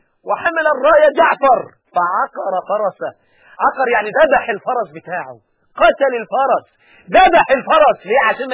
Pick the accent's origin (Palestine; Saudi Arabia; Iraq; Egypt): Egypt; لما جاء عندنا في مصر